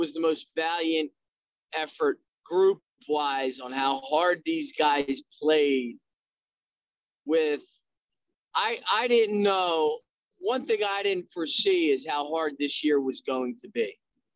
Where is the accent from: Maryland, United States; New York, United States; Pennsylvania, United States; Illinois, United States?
Pennsylvania, United States; Philadelphia; Well, it starts really in my hometown of Philadelphia. That's where I'm from. And I come from a place right outside of Philadelphia called Delaware County, which is in short is called Delco.